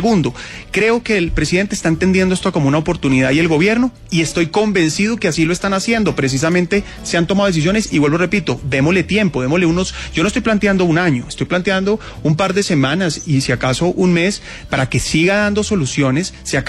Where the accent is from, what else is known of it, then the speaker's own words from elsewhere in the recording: Bogotá, Colombia; Pero somos más los bogotanos que queremos la seguridad por encima de muchas otras cosas.